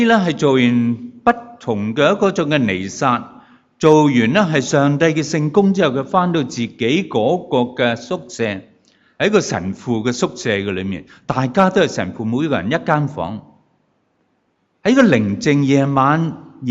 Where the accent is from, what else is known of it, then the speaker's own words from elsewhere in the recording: Hong Kong; 好可能我哋香港人真係唔知道